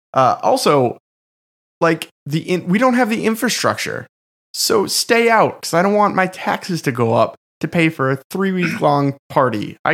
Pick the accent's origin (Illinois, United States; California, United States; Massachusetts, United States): Massachusetts, United States; Boston; accent: Boston; Sorry, my Boston accent with those A's is an impossibility, and I'm sorry.